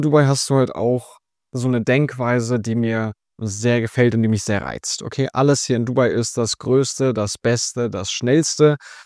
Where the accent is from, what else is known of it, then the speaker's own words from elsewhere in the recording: Berlin, Germany; moved away as an adult; now in United Arab Emirates; ich selber bin in Deutschland aufgewachsen, ja. Und ich mag auch Deutschland. Ich mag Berlin, die Stadt, wo ich aufgewachsen bin.